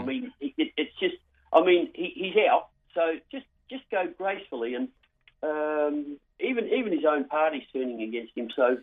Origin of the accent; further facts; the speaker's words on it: Australia; as an Australian